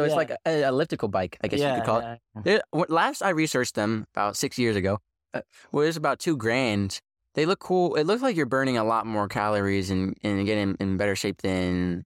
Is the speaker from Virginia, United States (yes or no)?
yes; Norfolk, Virginia, United States; I was driving from New Jersey back home to my Norfolk, the greatest home, no place like home, Norfolk.